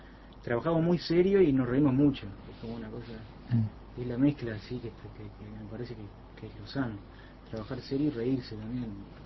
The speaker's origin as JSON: {"language": "Spanish", "region": "Paysandú", "country": "Uruguay", "said": "Yo soy de Paysandú y estudié un poco en Paysandú. Después vine acá"}